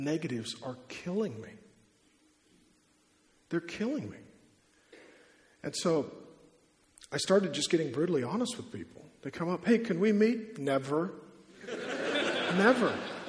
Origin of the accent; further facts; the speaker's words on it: United States; And I seem rude. And I'm American. So to be rude as an American is particularly rude.